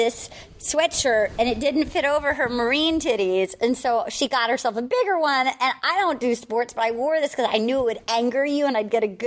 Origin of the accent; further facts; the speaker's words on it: Rhode Island, United States; I'm from Rhode Island.